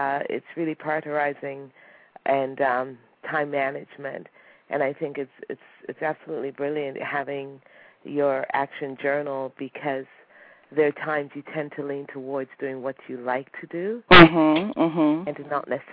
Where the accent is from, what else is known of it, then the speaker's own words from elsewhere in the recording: Toronto, Ontario, Canada; I'm from Toronto.